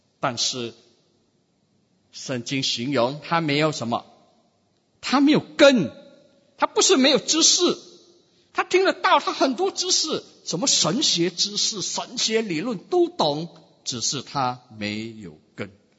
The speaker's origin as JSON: {"language": "Chinese", "country": "Singapore", "said": "很多时候我们新加坡人会很喜欢一句话叫做赢赢 win win"}